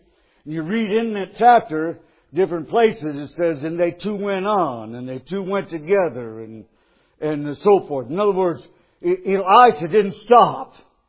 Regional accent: Ardmore, Alabama, United States; I tell folks as I travel, I'm from Ardmore, Alabama.

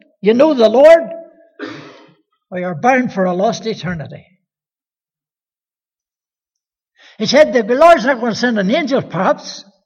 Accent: Belfast, Northern Ireland, United Kingdom; So I was raised in Belfast from 4 years of age. Lived up the Shankill. You ever heard of it? It's a great place. I was known as a corner boy.

